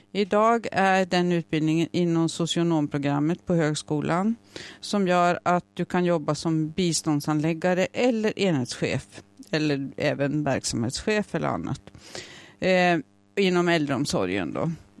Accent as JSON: {"language": "Swedish", "town": "Älvkarleby", "region": "Uppsala County", "country": "Sweden", "tie": "born or raised there", "said": "Jag är uppvuxen i Älvkarleby. Mina föräldrar var småföretagare."}